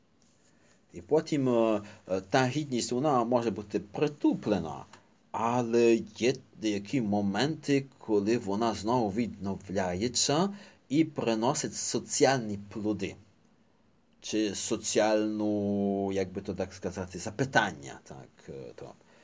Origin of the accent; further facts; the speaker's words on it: Lviv, Lviv Oblast, Ukraine; З іншого боку, як галичанин, львів'янин, ну, є дволичною особою.